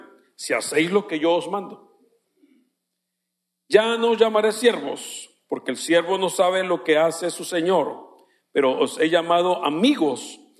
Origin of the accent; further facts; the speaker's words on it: Mexicali, Baja California, Mexico; Y yo cuando llegué a Mexicali, allá, mamá, estoy enamorado.